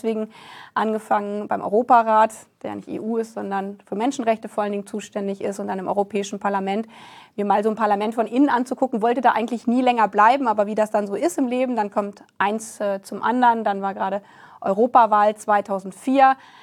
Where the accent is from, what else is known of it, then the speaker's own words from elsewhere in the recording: Lower Saxony, Germany; ich komme aus der Region Hannover